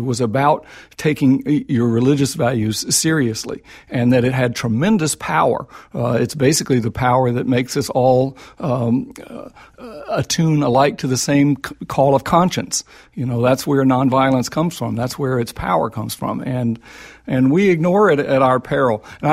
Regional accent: the South, United States; When I grew up in the South, Republicans meant Yankee.

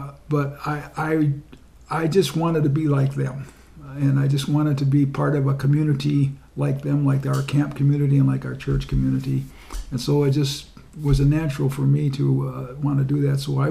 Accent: Minneapolis, Minnesota, United States; also born or lived in Yankton / St. Paul; Well, I was born in 1937 in Yankton, South Dakota. We weren't there very long. We moved to the Twin Cities, so I grew up in Minneapolis and then St. Paul.

